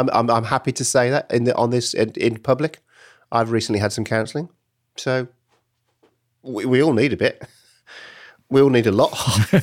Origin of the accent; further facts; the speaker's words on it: Birmingham, West Midlands, United Kingdom; I'm from Birmingham, so I've never got an education.